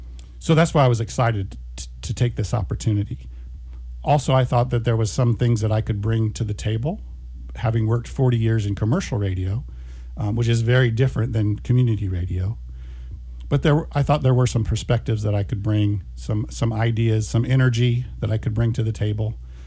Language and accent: English; Champaign, Illinois, United States; moved away as an adult; I'm born and raised in Champaign. I went to Champaign Centennial, went to Parkland College, got my degree there. And then I moved away. 40 years ago, I moved away